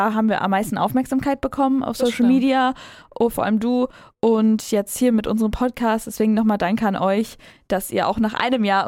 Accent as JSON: {"language": "German", "region": "Hamburg", "country": "Germany", "said": "wir kommen ja aus Hamburg"}